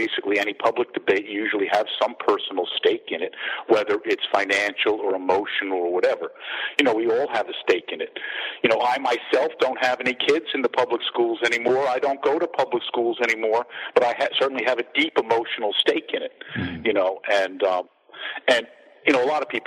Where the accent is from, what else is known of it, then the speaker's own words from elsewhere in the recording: Long Island, New York, United States; I'm from Long Island originally, and on Long Island there is a school district that has the most amazing results from any test they give the kids.